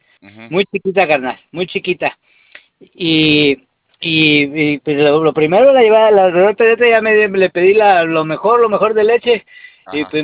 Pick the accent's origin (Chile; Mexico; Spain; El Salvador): Mexico; Mexico City; Yo nací ahí en México, carnal, yo soy chilango, bueno, capitalismo ahí de la Guerrero.